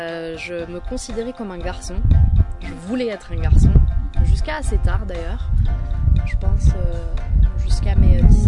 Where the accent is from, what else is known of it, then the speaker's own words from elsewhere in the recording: Paris, Île-de-France, France; born there; j'ai 32 ans, je suis née à Paris 20e, d'une famille syrienne. Mes parents sont arrivés en France pour les études de mon père.